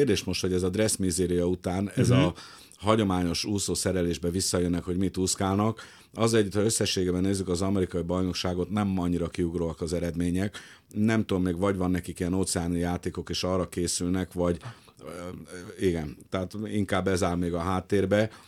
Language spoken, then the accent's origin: Hungarian; Hungary; Hát magyar vagyok